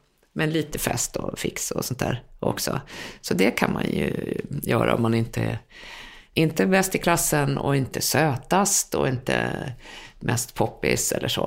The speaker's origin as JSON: {"language": "Swedish", "country": "Sweden", "tie": "born there", "first_language": "Swedish", "said": "Och vi längtade alltid i Sverige när vi bodde utomlands. Men lite konstigt är det att vara... Ja, jag är född i Sverige och svenska som modersmål och allting."}